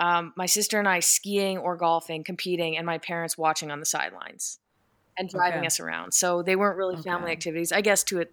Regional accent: Calgary, Alberta, Canada; Okay, so basically, growing up in Calgary, Alberta, Canada, I was always completely obsessed with sports.

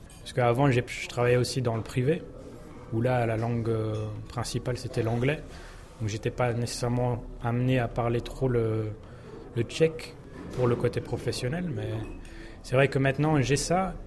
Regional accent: Belgium; also born or lived in England; J'ai grandi en Belgique, fait mes études en Angleterre. J'ai un père allemand et une mère qui vient de l'île Maurice.

